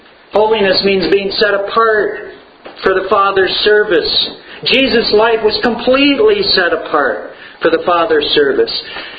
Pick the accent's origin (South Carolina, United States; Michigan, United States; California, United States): California, United States; moved away as an adult; In 1985, when I left my hometown for the first time and all my friends and family in California to attend seminary in Princeton, New Jersey, a place I've never so much as visited before